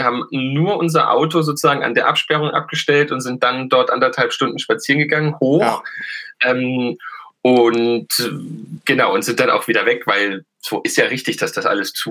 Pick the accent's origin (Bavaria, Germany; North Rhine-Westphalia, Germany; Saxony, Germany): Saxony, Germany; Auch sehr beliebt ist bei uns in Sachsen das Wort Chefin.